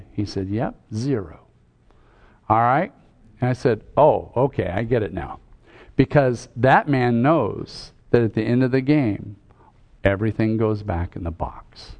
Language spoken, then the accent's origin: English; Montana, United States; I grew up in Montana, lots of agriculture there.